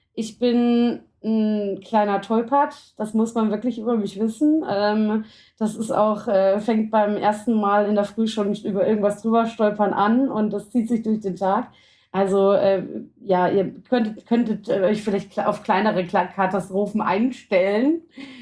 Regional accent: Bavaria, Germany; ich bin aus dem Raum Mittelfranken

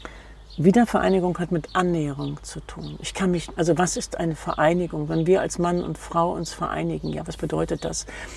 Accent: Germany; Ich komme aus dem Westen.

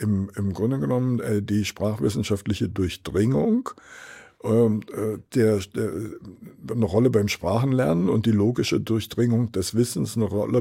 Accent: Berlin, Germany; den Berliner Standort in meiner Heimatstadt Berlin aufgebaut und geleitet

